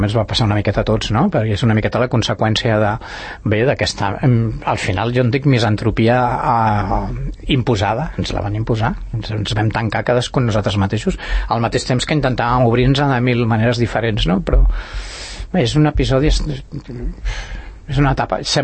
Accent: Barcelona, Catalonia, Spain; now in Sant Cugat, Spain; jo sóc barceloní del 58 i Sant Cugatenc del 77, que quan vaig aterrar a Sant Cugat

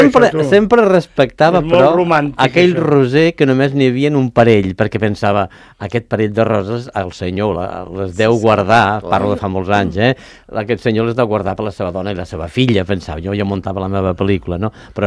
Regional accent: Catalonia, Spain; som catalans

